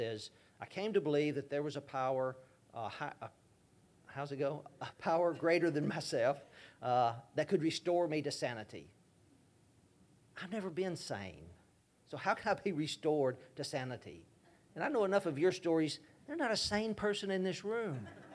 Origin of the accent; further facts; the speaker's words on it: Alabama, United States; I'm from Alabama. I just realized I'm saying nice in a week.